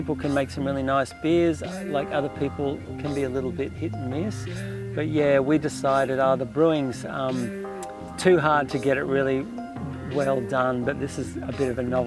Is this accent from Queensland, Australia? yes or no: yes; Brisbane, Queensland, Australia; from way back when I was a kid, growing up in Brisbane